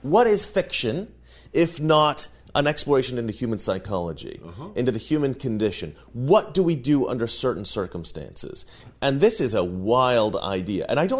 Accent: Oregon, United States; You know, we grew up in Oregon. We grew up riding dirt bikes and horses.

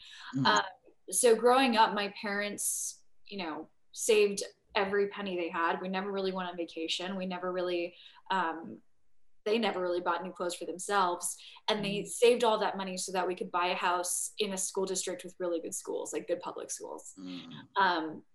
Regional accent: San Diego, California, United States; So yeah, I grew up in San Diego. My parents are both boat refugees from the Vietnam War. They came to America in 78

